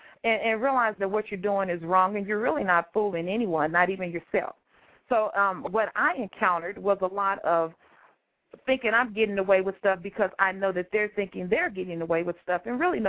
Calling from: Missouri, United States; I'm actually calling from the Midwest, from the Missouri area.

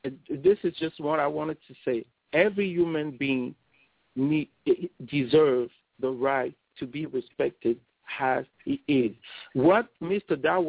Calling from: France; because I'm still on the phone, and since I'm calling from France, you see what I mean.

